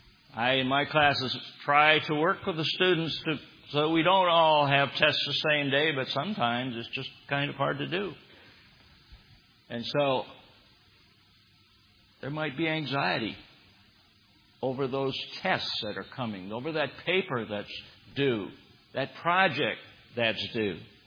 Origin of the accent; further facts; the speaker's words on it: Michigan, United States; also born or lived in Ohio; I'm from Michigan. I remember the last World Series in Detroit.